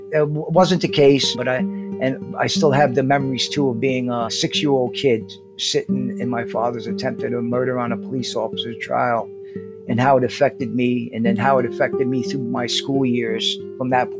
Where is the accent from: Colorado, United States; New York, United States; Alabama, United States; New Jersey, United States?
New York, United States; Nyack; born there; I'm an Arab American. I was born in Nyack Hospital in Rockland County, New York.